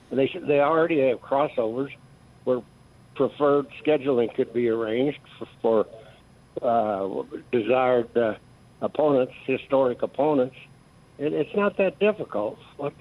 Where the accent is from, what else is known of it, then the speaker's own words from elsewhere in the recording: Missouri, United States; born there; now in Oregon, United States; I'm a 91-year-old Mizzou fan. I was born in Southeast Missouri, a stone's throw from Memphis.